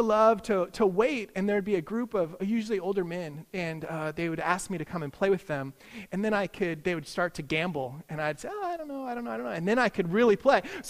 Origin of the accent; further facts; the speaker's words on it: Kansas City, Missouri, United States; I come from Kansas City, and my parents have geese.